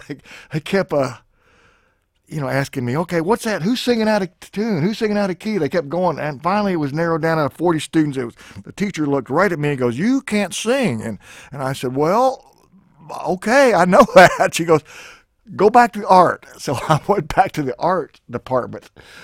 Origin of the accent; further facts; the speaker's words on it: Houston, Texas, United States; I was born in Houston, Texas, and that's where I was born, yes. I don't remember, but I was. When I grew up, it's Houston.